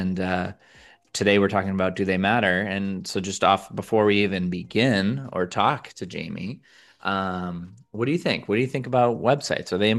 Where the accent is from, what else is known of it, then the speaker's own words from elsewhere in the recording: New England, United States; I grew up here in New England and, a lot of New Hampshire, Vermont skiing and doing that.